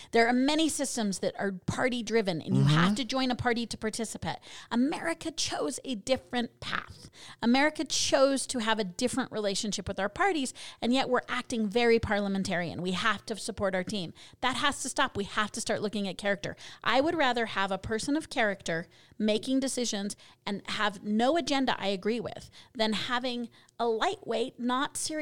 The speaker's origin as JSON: {"language": "English", "region": "Colorado", "country": "United States", "said": "I'm originally from Colorado, so I'm going to have to move back there."}